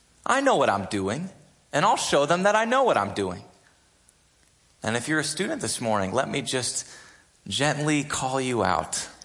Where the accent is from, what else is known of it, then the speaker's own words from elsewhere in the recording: New England, United States; I grew up in New England. And in New England, it's not like growing up in Texas, right?